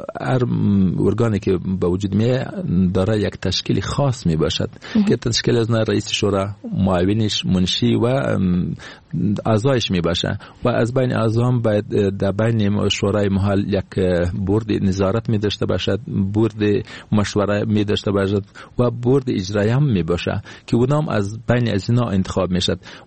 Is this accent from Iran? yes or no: no; Afghanistan; first language Pashto; Persian is a second language; ما به زبان دری صحبت کرده بتوانیم، بخاطر که ما یکم لهجه داریم، زبان ما داریم پشتوسته،